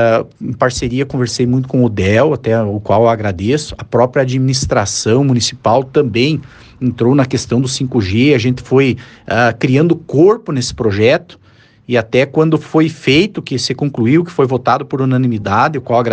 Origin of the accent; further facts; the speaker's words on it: Ilhéus, Bahia, Brazil; eu sou aqui de Ilhéus, na Bahia